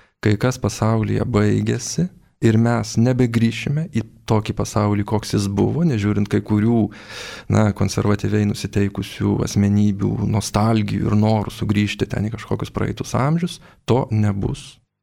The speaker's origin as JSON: {"language": "Lithuanian", "town": "Druskininkai", "region": "Alytus County", "country": "Lithuania", "lives_now": "Vilnius, Lithuania", "said": "Aš pats esu druskininkietis, kelias iš druskininkų, tai ta parapija man yra nu, tai žinoma."}